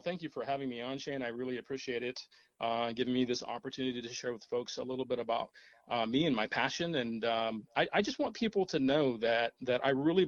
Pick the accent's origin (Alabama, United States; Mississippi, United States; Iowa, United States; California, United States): Iowa, United States; Des Moines; moved away as an adult; also born or lived in Mexico; I grew up in Des Moines, Iowa. I graduated in 1989 from East High School. I moved away